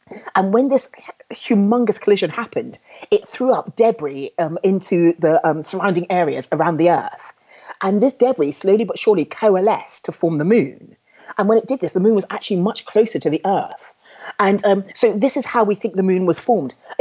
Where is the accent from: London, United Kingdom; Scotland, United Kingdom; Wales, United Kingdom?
London, United Kingdom; And I was brought up in London. So in a big city